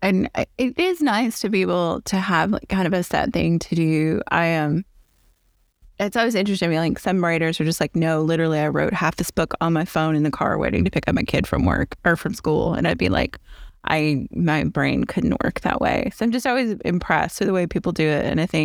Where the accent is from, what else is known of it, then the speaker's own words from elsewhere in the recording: the South, United States; Which, as a Southerner, I'm offended.